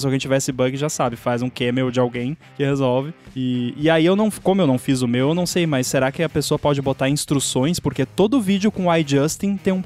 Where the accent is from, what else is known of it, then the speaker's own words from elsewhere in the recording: Rio Grande do Sul, Brazil; Cara, eu sou gaúcho e eu conheço mais...